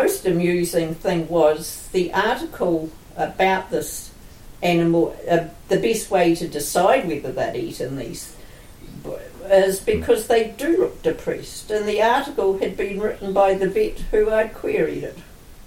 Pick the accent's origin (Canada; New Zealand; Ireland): New Zealand; South Island; I come from the South Island